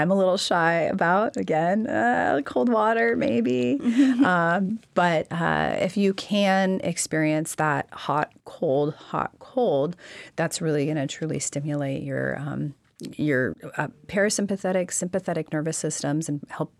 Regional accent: Alaska, United States; born or raised there

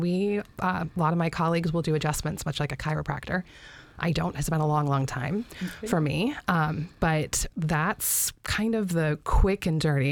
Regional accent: Alaska, United States; So I grew up on the Kenai Peninsula.

